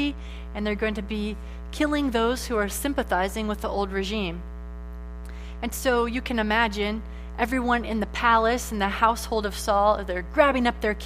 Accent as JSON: {"language": "English", "region": "Arkansas", "country": "United States", "said": "I'm from Arkansas. I know lots of good taxidermists."}